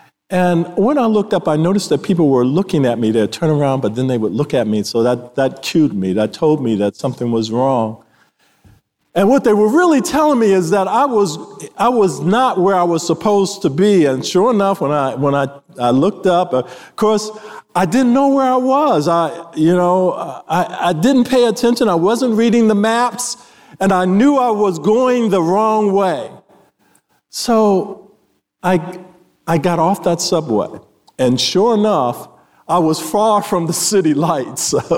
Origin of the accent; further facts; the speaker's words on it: Washington, District of Columbia, United States; I'm from Southeast Washington, grew up in Southeast Washington.